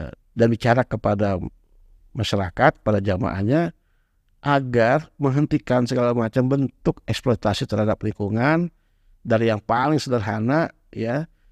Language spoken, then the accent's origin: Indonesian; Jakarta, Indonesia; Saya menikmati betul masa kecil saya berenang di Banjir Kanal Barat, ya di Tanah Abang